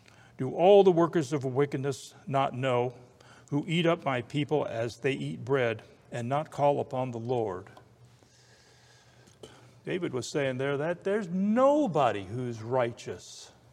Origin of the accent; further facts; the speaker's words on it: Ireland; the law was not to you and I, because I'm Irish.